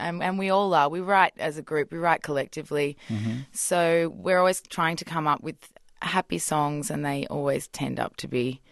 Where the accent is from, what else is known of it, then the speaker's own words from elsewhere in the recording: Melbourne, Victoria, Australia; we come from Melbourne and we were just a sort of small-time band